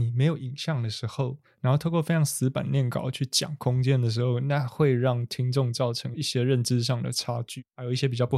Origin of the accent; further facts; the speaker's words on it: central Taiwan, Taiwan; 我最近讲台语这种南部腔，南部腔就讲生活，然后我们中部人跟讲生活，